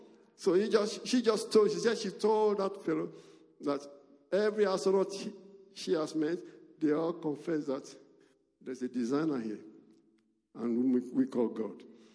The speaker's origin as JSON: {"language": "English", "country": "Nigeria", "tie": "born or raised there", "moved": "yes", "said": "Nigeria in 1992, the last time I was there. Before I went, the Lord talked to me that there was a group in my hometown."}